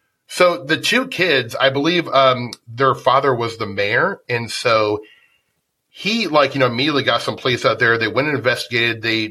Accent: Nebraska, United States; I'm originally from Nebraska, so I have to put a Nebraska case in there.

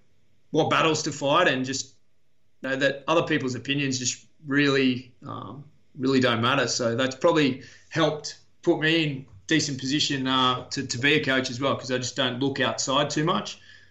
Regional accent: Wollongong, New South Wales, Australia; And we grew up in Wollongong. So it was, you know, Dragon Steelers territory

